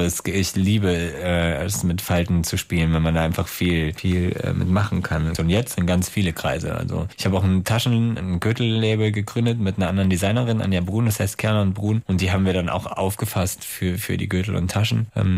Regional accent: Berlin, Germany; Und wenn man dann auch noch gesagt hat, ich komme aus Berlin

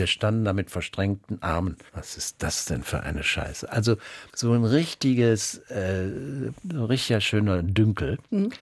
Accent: Aachen, North Rhine-Westphalia, Germany; Das kannte ich ja als Aachener Provinzei überhaupt nicht.

